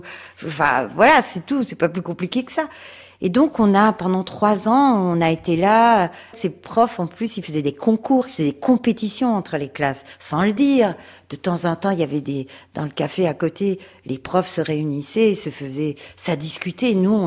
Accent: Marseille, Provence-Alpes-Côte d'Azur, France; moi j'étais de Marseille

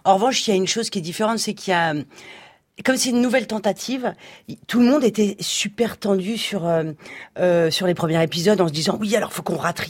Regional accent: France; Ils adorent que je sois très française. Je pense que si je perdais mon accent, ils seraient super déçus.

